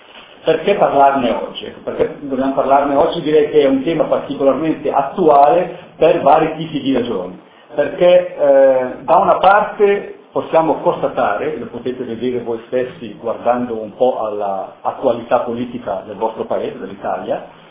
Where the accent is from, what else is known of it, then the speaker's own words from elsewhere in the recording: Graubünden, Switzerland; sono originario della Val Portiavo, non è proprio così lontano, sono quindi un po' semi-valtellinese, se posso dire così